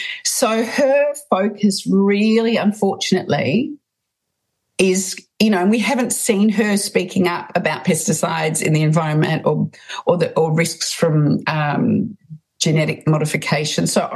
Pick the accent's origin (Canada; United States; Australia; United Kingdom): Australia; Sorry, I'm an Australian, everybody.